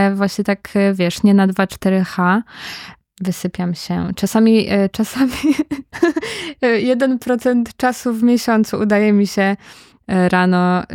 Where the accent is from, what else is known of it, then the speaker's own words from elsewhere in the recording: Warsaw, Masovian Voivodeship, Poland; bo ja się wychowałam na Starej Ochocie, na Kole. Teraz na Pradze ja się czuję wszędzie bezpiecznie.